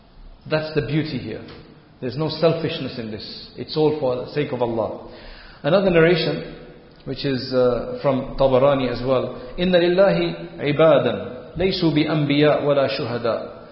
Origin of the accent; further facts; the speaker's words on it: United Kingdom; so we are British of Indian heritage